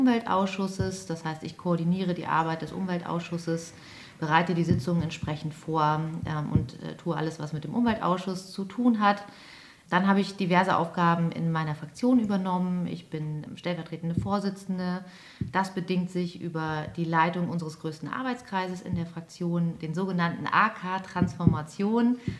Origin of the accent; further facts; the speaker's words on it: Lower Saxony, Germany; Ich bin im Wendland aufgewachsen, dieser kleine Zipfel an der ehemaligen Grenze im Nordosten Niedersachsens.